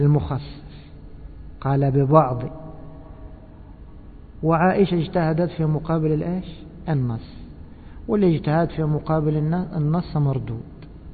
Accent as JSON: {"language": "Arabic", "country": "Egypt", "said": "وكما يقولون عندنا في مصر اللي على رأسه إيش بطحة بيحسس عليها."}